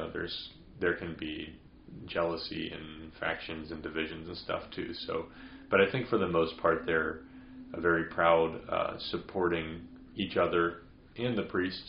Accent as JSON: {"language": "English", "town": "Christiansburg", "region": "Virginia", "country": "United States", "tie": "born or raised there", "said": "I said I grew up in Blacksburg, but Christiansburg really is the town that I grew up in. And but there was a lot of Christians, and so a lot of people practiced the Christian faith. Few Catholics"}